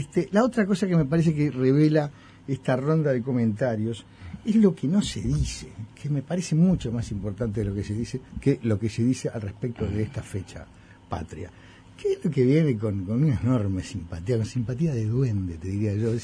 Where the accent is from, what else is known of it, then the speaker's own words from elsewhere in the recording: Uruguay; por eso somos uruguayos, por eso llegamos hasta acá